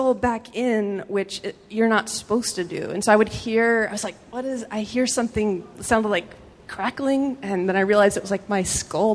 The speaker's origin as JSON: {"language": "English", "town": "San Antonio", "region": "Texas", "country": "United States", "said": "Texas, San Antonio."}